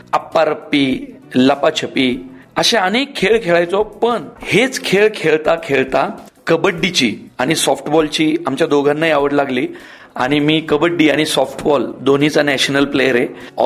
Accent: Pune, Maharashtra, India; छोटीशीच घर होतं आमचं पौडफाट्याला, त्या घरातच माझं सगळं बालपण गेलं.

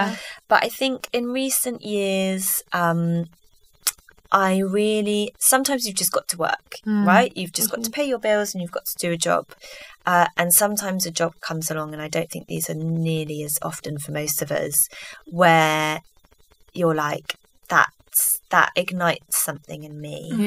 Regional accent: Basildon, East of England, United Kingdom; born there; I was born in Basildon.

